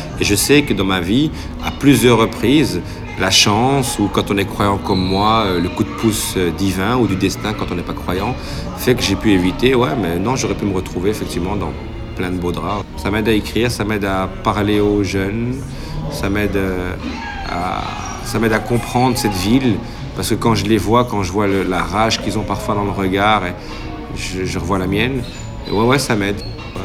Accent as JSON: {"language": "French", "town": "Schaerbeek", "region": "Brussels-Capital Region", "country": "Belgium", "tie": "born or raised there", "also_born_or_lived": "Saint-Josse-ten-Noode", "said": "Je suis né à Saint-Josse, pas loin d'ici, donc à Saint-Josse-Tenaude, qui est une commune de Bruxelles. Et j'ai grandi et j'ai passé mon enfance, mon adolescence et le début de mon âge adulte à Scarbeck."}